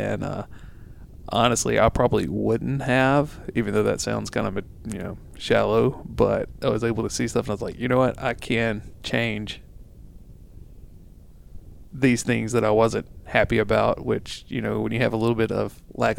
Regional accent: Bible Belt, United States; So, as you can probably tell from our accents, we are from the Bible Belt area.

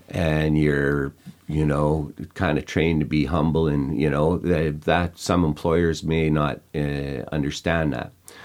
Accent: Canada; understanding more as a Canadian what happened.

